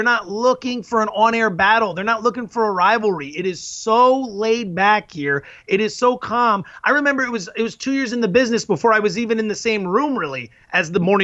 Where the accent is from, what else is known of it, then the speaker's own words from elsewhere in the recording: Philadelphia, Pennsylvania, United States; because growing up in Philly and, you know, listening to what goes on at WFAN with him and his competitors, there's so much of that on the East Coast